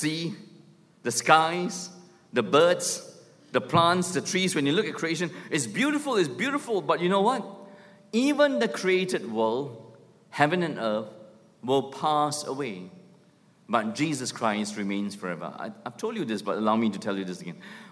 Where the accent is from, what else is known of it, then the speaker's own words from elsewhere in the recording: Singapore; Once they discover I'm a pastor from Singapore